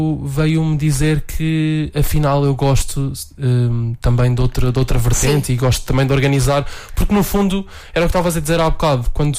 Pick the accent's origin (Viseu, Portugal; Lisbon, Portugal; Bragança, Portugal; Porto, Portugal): Bragança, Portugal; now in Santa Maria da Feira, Portugal; Na verdade, eu sou natural de Bragança.